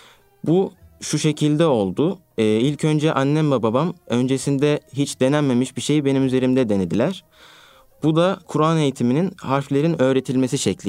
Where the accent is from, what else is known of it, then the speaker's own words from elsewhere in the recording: Kastamonu, Turkey; Kastamonu'da doğdum ve bu zamanıma kadar Kastamonu'da büyüdüm elhamdülillah.